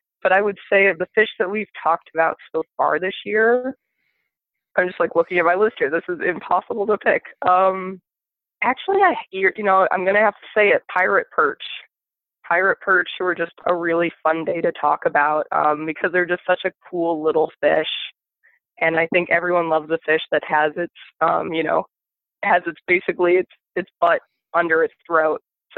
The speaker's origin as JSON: {"language": "English", "town": "Toledo", "region": "Ohio", "country": "United States", "tie": "born or raised there", "said": "From where I grew up in Northwest Ohio, I grew up on the Maumee River, which has this really kind of famous walleye fishery."}